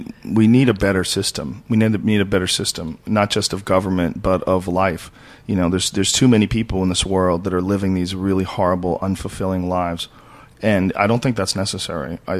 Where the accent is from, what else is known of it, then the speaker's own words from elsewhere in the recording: Oklahoma, United States; I hate Texas because I'm from Oklahoma